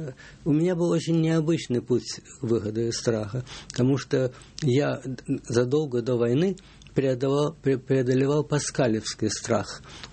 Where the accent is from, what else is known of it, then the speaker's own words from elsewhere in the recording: Moscow, Russia; Ну, я вырос в Москве, и сдавать ее без боя я считал невозможным.